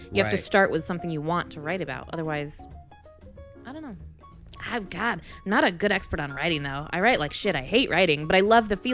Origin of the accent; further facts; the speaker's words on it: Arizona, United States; Yeah. So, I'm from Arizona. That's like super racist.